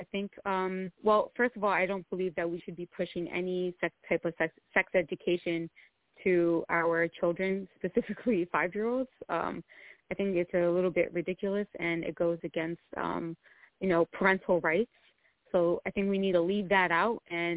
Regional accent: New Jersey, United States; born there; I was born in New Jersey, but my parents, you know, came here from Egypt.

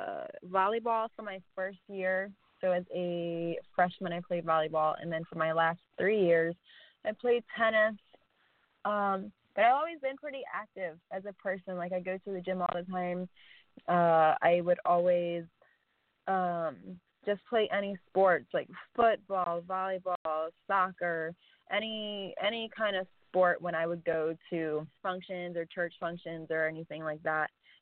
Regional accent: Baltimore, Maryland, United States; Just growing up in Baltimore with wrestling.

